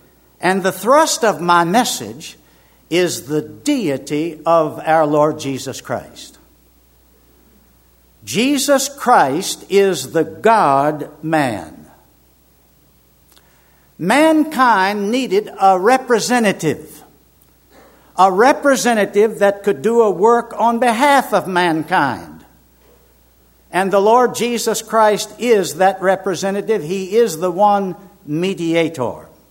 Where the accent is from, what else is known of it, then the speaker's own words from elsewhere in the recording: Richmond, Virginia, United States; told him how I was saved the latter part of 1954 in my hometown of Richmond, Virginia